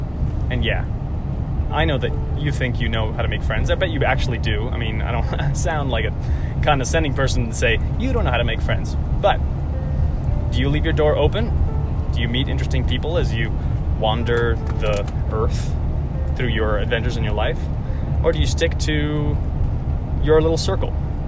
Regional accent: Florida, United States; I am driving the 1,800 mile journey back to my home state in Florida.

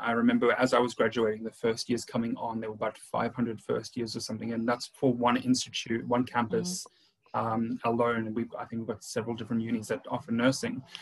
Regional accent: South Africa; also born or lived in Adelaide, Australia / Brisbane, Australia; now in Australia; I lived in Adelaide. So I have a bit of an accent. I'm from South Africa originally, but immigrated to Australia, and then we moved to Adelaide

